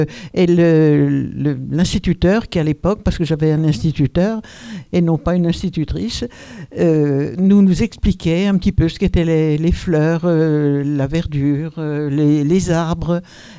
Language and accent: French; Bourgogne-Franche-Comté, France; je viens de Côte d'Or, hein, je ne suis pas d'ici.